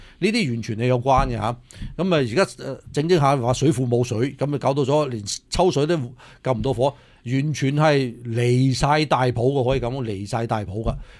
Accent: California, United States; 咁所以其實呢啲唔係話我哋加州人應該承受嘅嘢

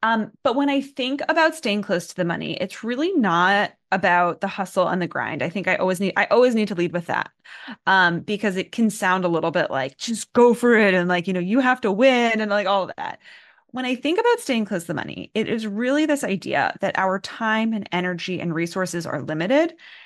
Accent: New York, United States; So I grew up in New York.

